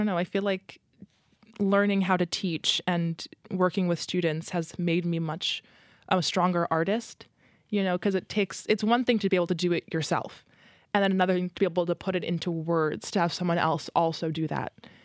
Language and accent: English; Titusville, New Jersey, United States; I grew up in Titusville, New Jersey, which is about half an hour outside of Princeton.